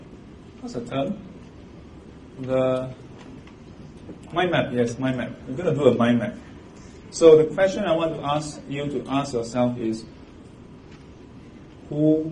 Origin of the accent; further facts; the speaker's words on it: Singapore; So like for me, I'm a Singaporean. And in Singapore, it's okay to ask about your race, not in other countries. So I'm a Chinese. And if I ask myself, what is my dialect group? I'm a Hokkien.